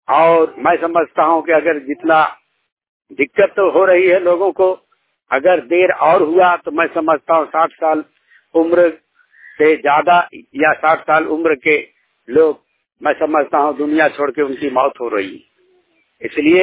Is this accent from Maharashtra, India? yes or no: no; Jharkhand, India; Mobile media reporter, दाड़ी प्रखंड, जिला हजारीबाग, झारखंड के रहने वाला हूँ।